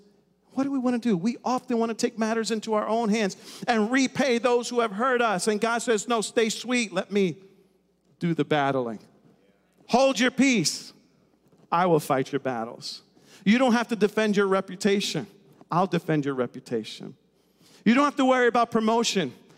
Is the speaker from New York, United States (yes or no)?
yes; New York City, New York, United States; And I grew up in New York City. We weren't taught that.